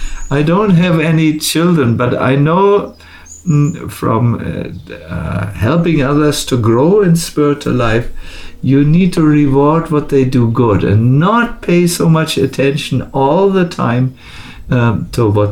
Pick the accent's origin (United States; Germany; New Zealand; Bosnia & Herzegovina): Germany; accent: German; English is a second language; since English is not my mother tongue, I can get away with saying anything. And they all like my cute German accent and so on.